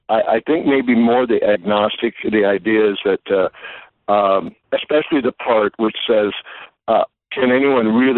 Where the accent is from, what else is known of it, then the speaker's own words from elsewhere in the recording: South Dakota, United States; Well, you know, growing up in South Dakota, I laughingly say to people, we were probably about one generation behind our neighboring states in the field of education.